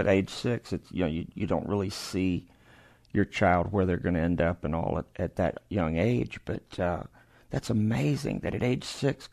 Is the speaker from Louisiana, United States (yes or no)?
yes; New Orleans, Louisiana, United States; today I am in New Orleans, Louisiana, my hometown